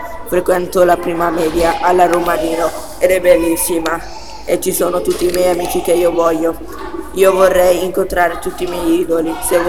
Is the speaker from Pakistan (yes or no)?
yes; Pakistan; ho 11 anni, sono pakistano musulmano e so parlare l'italiano, il pakistano, l'indiano, l'inglese e il francese.